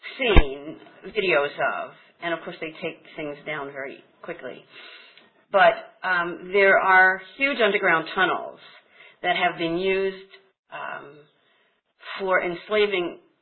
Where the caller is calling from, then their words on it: Ecuador; I'm calling from Ecuador on a voice over IP phone